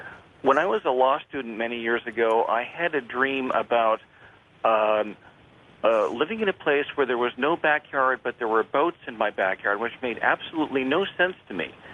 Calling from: Westlake Village, California, United States; I'm calling from Westlake Village, California

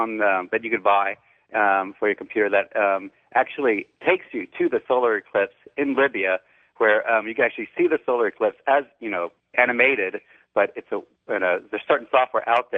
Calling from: Wimberley, Texas, United States; I'm calling from Wimberley, Texas.

